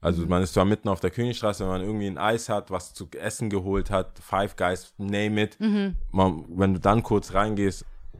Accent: Stuttgart, Baden-Württemberg, Germany; aber wir sind halt Stuttgarter

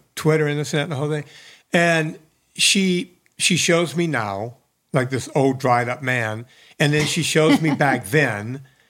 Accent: New Orleans, Louisiana, United States; Right, but you got to realize I'm country bumpkin from New Orleans and I don't watch...

